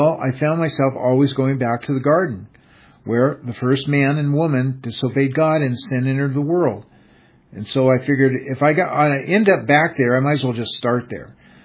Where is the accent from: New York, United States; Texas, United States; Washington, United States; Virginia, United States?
Washington, United States; Seattle; born there; I was born in Seattle, Washington. I didn't have a say of where I was going to be born.